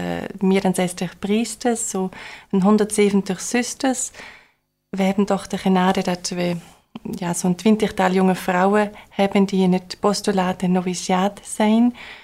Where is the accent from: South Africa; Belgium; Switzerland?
Switzerland; now in Amsterdam, Netherlands; ik kom uit Zwitserland.